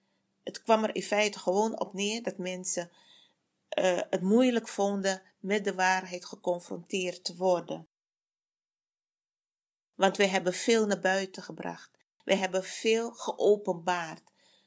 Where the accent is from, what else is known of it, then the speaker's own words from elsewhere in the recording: Suriname; Dat wij als Surinamers elkaar ondersteunen en helpen